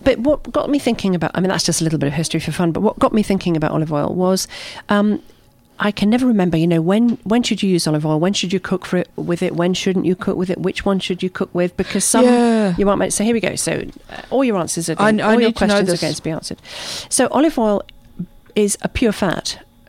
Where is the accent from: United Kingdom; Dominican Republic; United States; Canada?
United Kingdom; I'm being terribly British.